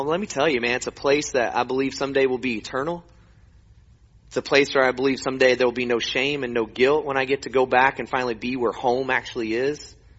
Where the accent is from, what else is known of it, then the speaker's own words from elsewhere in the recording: Oklahoma, United States; also born or lived in Houston, United States; Born in Houston, raised in Oklahoma. I'm an Oklahoma boy. That's my home.